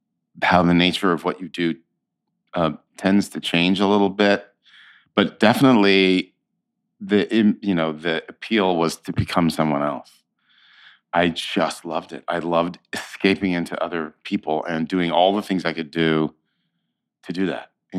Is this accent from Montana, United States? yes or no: no; San Francisco, California, United States; I grew up in San Francisco, and they have a professional theater company there called the American Conservatory Theater